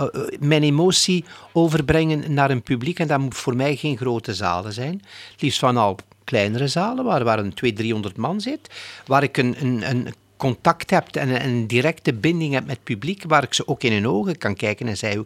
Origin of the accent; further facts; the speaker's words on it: Ghent, East Flanders, Belgium; born there; Gent is voor mij nog altijd mijn stad waar ik geboren ben, waar ook alles begonnen is, waar mijn carrière begonnen is, ja. Waar ik mijn grote liefde gevonden heb, waar mijn ouders gestorven zijn, waar mijn ouders wonen, waar mijn ouders gewoond hebben.